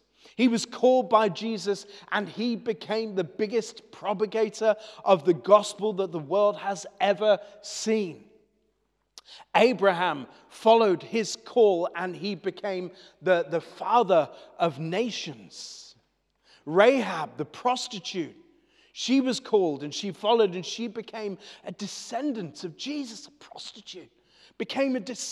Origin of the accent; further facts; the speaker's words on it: West Howe, South West England, United Kingdom; I'm from West Howe.